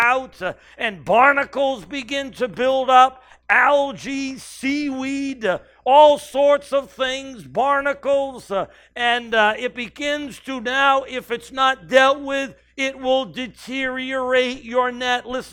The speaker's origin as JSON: {"language": "English", "region": "New England", "country": "United States", "said": "I'm from New England, me, and I'm Portuguese, and … now you know the rest of the story. And Portuguese people tend to be a little loud."}